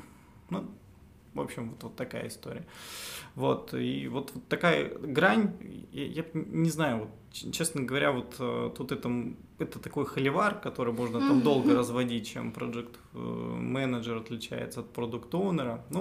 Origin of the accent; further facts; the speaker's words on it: Astana, Kazakhstan; ну, я из Астаны, Казахстана.